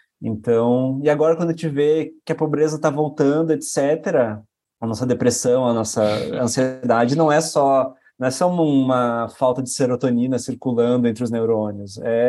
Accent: Brazil; Primeiro lugar, porque a gente é brasileiro, né?

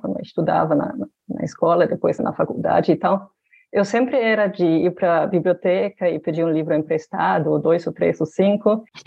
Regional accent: Berlin, Germany; Lá, pelo menos lá em Berlim, né, onde eu nasci, cresci e tudo, lá tem no mínimo uma biblioteca pública em cada bairro, né?

